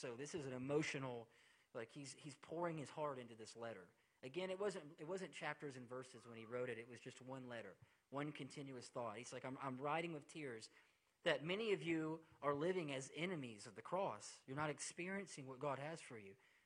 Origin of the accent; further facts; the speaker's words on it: Milton, Florida, United States; I told you I'm from Milton, Florida, okay?